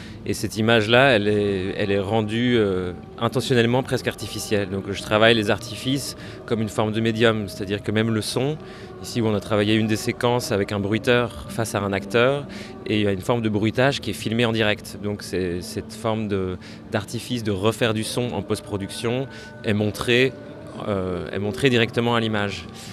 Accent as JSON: {"language": "French", "country": "Belgium", "said": "je viens de Belgique et je suis artiste, disons, multidisciplinaire."}